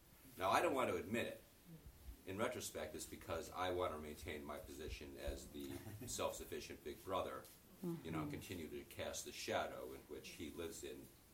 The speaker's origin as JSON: {"language": "English", "town": "Chicago", "region": "Illinois", "country": "United States", "said": "I think I can say this because originally I'm from Chicago."}